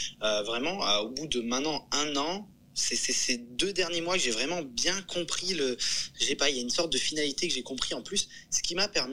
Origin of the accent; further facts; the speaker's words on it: Bordeaux, Nouvelle-Aquitaine, France; je viens de Bordeaux et je suis influenceur sur les réseaux